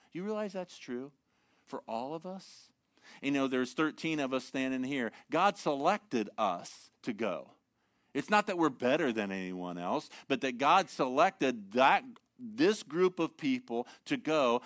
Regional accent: Ohio, United States; I was raised in Northern Ohio.

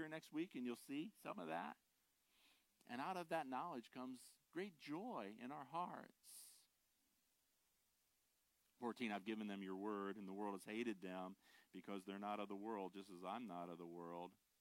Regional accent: Ohio, United States; I grew up in Amish territory in northern Ohio, Mennonite

